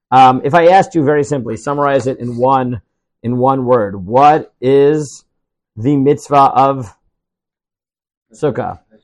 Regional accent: Staten Island, New York, United States; It's similar to me when I grew up in Staten Island.

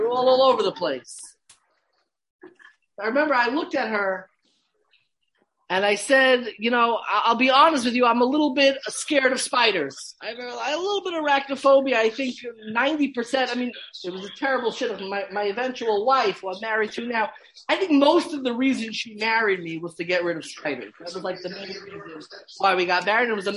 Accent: Five Towns, New York, United States; I grew up in the Five Towns, so I grew up across the street from Shari Tfila, which was like the center of gravity where everything was taking place.

